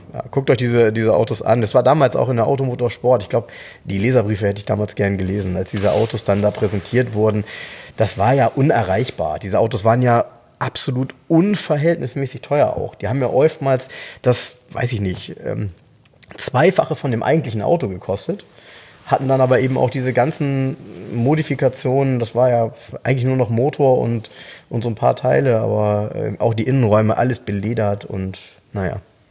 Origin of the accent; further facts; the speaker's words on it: Soltau, Lower Saxony, Germany; Ich habe damals in Soltau, jetzt kommt wieder meine Heimat